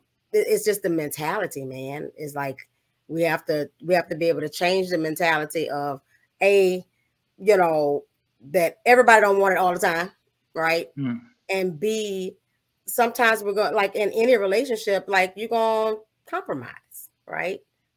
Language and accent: English; New Orleans, Louisiana, United States; moved away; I think we both was going through depression because we're from New Orleans, and you know, we moved when Hurricane Katrina hit, and so we were grieving home.